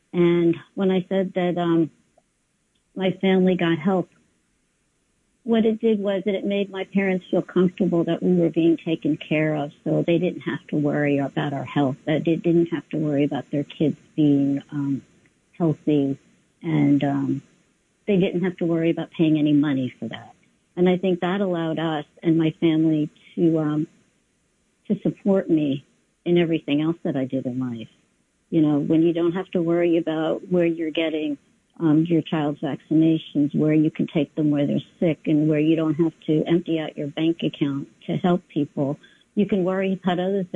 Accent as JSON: {"language": "English", "town": "Brooklyn", "region": "New York", "country": "United States", "tie": "born or raised there", "also_born_or_lived": "Turkey", "said": "My family arrived here from abroad, from Turkey, when I was about a year old. And growing up in Brooklyn, back in the 70s, I guess no one had health insurance."}